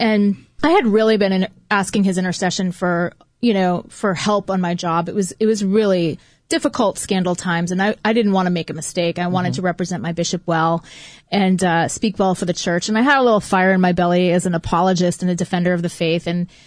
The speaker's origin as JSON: {"language": "English", "town": "Boston", "region": "Massachusetts", "country": "United States", "said": "You know, like there's New York in my blood, sort of, even though I'm from Boston."}